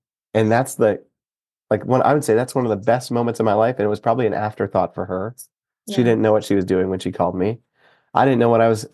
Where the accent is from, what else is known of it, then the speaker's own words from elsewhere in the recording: Michigan, United States; I love the Michigan helmets and I grew up in Michigan.